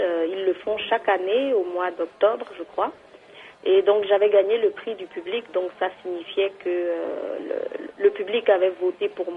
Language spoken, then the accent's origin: French; Benin; moved away; quand j'étais encore au Bénin, quand j'étais enfant au Bénin.